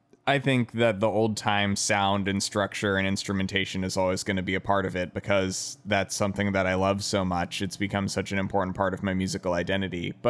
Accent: Washington, District of Columbia, United States; So I grew up in Washington, D.C., and later on in my high school years, this festival was happening

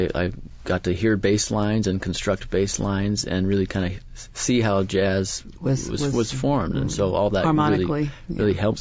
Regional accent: Potsdam, New York, United States; Well, I grew up in Potsdam, New York, and studied with the local horn professor at Potsdam State University.

